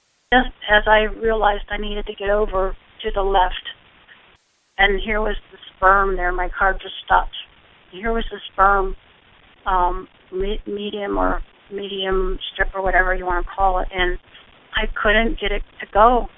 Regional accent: Pennsylvania, United States; now in Tennessee, United States; I came to Tennessee from Pennsylvania

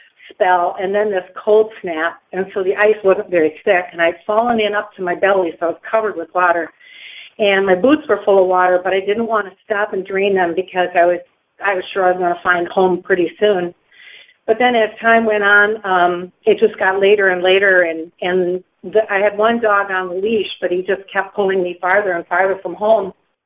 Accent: Wisconsin, United States; And where I grew up here in Wisconsin, I have 365 acres behind my house, so it's out in the country right by the Wisconsin River.

